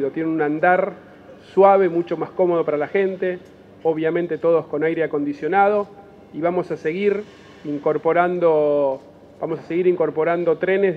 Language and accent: Spanish; Argentina; Como argentino, que podemos tener una estación de este nivel, es comparable con las mejores del mundo.